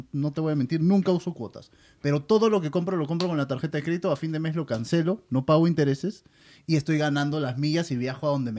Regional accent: Peru; now in Panama; del banco con el que trabajo en mi país, en Perú.

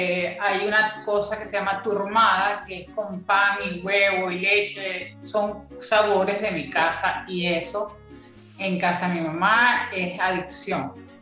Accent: Caracas, Capital District, Venezuela; also born or lived in Macagua; Yo soy caraqueña, sí. Nací en la clínica Racetti y viví en la zona de Provaleste toda mi infancia.

